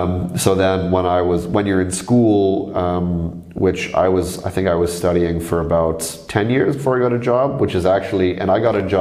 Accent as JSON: {"language": "English", "town": "Toronto", "region": "Ontario", "country": "Canada", "tie": "born or raised there", "said": "I grew up in Toronto, mm-hmm, which has like a very, very large Asian population."}